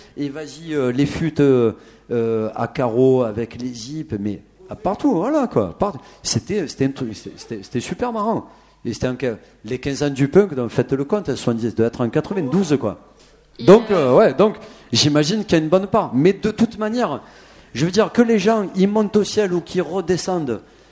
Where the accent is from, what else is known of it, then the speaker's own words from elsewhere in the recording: Marseille, Provence-Alpes-Côte d'Azur, France; Je venais de Saint-Henri, dans les quartiers nord de Marseille.